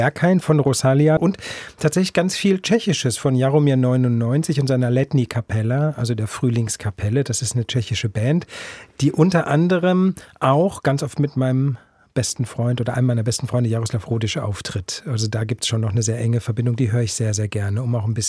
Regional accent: Plettenberg, North Rhine-Westphalia, Germany; Attendorn ist in der Nähe von Plettenberg, wo ich groß geworden bin. Das ist in der Nähe, grob gesagt, von Hagen am Rande des Ruhrgebiets.

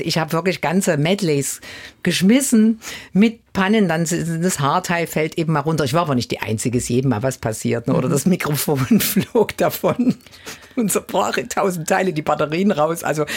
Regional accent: East Germany, Germany; ich komme aus dem Osten oder aus dem östlichen Teil Deutschlands oder aus der ehemaligen DDR

